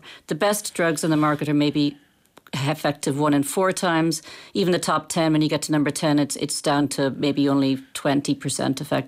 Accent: Ireland; also born or lived in United States; I've actually only been in Ireland, even though I'm Irish, for the last 6 months

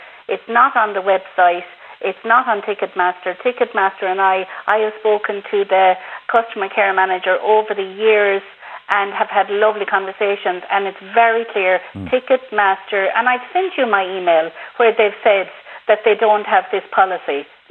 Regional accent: County Clare, Ireland; because I'm from Clare, I'd love to have gone to Limerick

